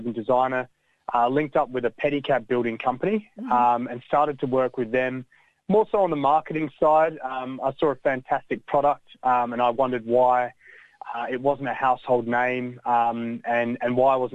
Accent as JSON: {"language": "English", "town": "Adelaide", "region": "South Australia", "country": "Australia", "tie": "born or raised there", "also_born_or_lived": "Stockholm, Sweden", "lives_now": "Melbourne, Australia", "said": "Yeah, so I grew up in Adelaide. I was born in Stockholm, but my family migrated to Australia back in 89 when I was about 5 years old. Mm-hmm. So I call Adelaide home"}